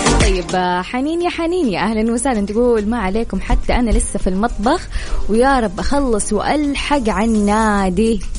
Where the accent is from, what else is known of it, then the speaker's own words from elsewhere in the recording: Sanaa, Amanat Al Asimah, Yemen; now in Jazan, Saudi Arabia; أنا من صنعاء مقيم بجزان.